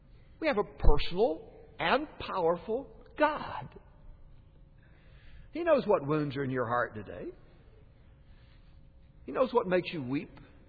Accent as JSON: {"language": "English", "country": "United States", "said": "Hey, you're an American. I'm an American. I go abroad, I like to talk about America"}